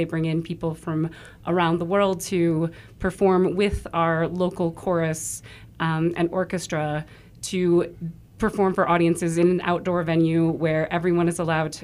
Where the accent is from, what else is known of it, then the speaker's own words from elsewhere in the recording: Princeton, Illinois, United States; now in Chicago, United States; I have lived in Chicago since 2002. I'm originally from Princeton, Illinois, which is about 2 hours west of the city